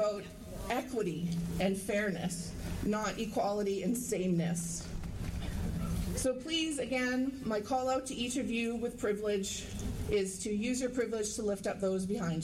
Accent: British Columbia, Canada; I'm from Musqueam, and my pronouns are she, her, and hers.

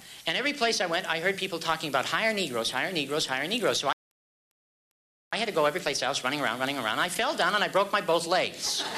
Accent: Canada; I said, "Hi … I'm from Canada, and I'm looking for representation."

